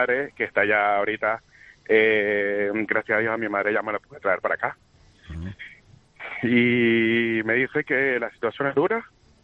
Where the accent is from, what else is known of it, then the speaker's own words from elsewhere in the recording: Venezuela; moved away; Yo tengo hijos que nunca han visto Venezuela y me encantaría enseñarles mi tierra, que es una tierra espectacular.